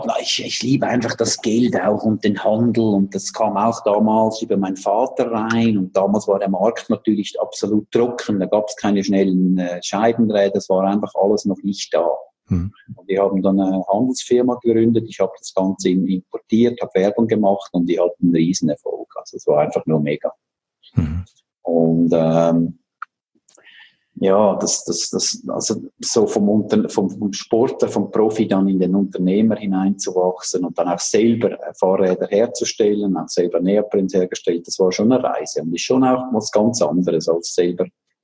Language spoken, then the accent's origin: German; Zurich, Switzerland; ich komme von Zürich